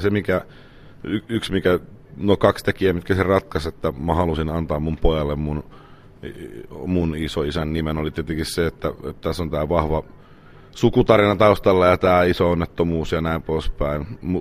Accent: Espoo, Uusimaa, Finland; mä aika ilmiselvästi tunnustan olevani espoolainen ja pääkaupunki niin on lähellä

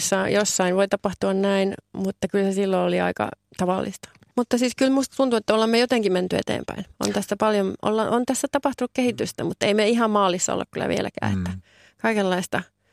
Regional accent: Lapland, Finland; minä olen tyypillinen lappilainen päihteiden käyttäjä

